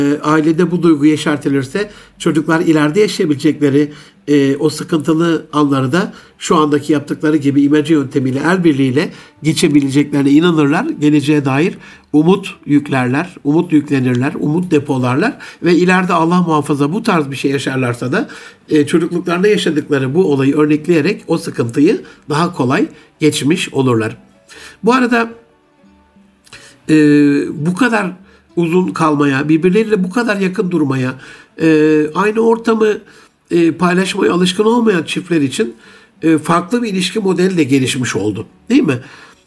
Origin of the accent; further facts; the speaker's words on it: Gaziantep, Turkey; mesela ben Antepliyim, Antep usulü bazı yemekler yapabilirim.